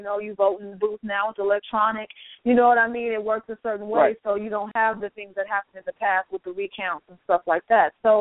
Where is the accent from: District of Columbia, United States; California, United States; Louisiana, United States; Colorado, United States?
California, United States; Los Angeles; I'm from Los Angeles, so I will always be a Laker fan.